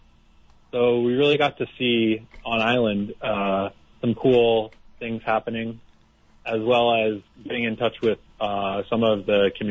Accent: New Jersey, United States; also born or lived in New York City; now in Kauai, United States; I'm from New Jersey.

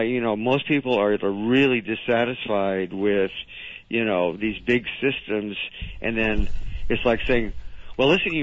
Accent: California, United States; born there; when I was born in California, there was 3 million. Now there's about 40 million.

